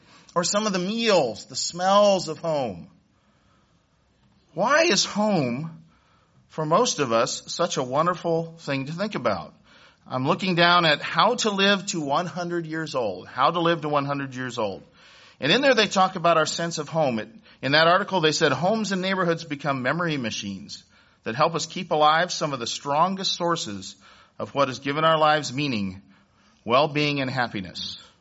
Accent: Illinois, United States; now in Ohio, United States; I'm really from Illinois, though. I was a transplant to Ohio.

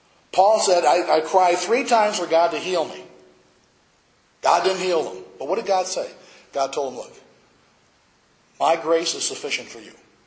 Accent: Michigan, United States; Michigan. We're familiar with boats. We've got plenty of water all around us. I remember as a kid growing up on Lake St. Clair

